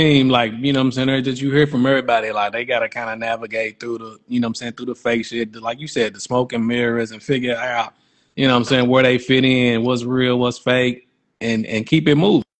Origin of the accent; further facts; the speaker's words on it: Louisville, Kentucky, United States; Yeah, Louisville, Kentucky, Louisville.